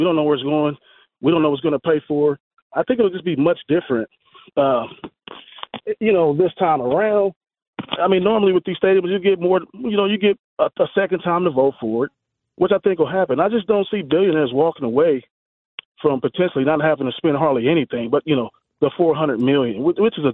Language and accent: English; Missouri, United States; Me, because I'm from Missouri, I would want them to stay where they are.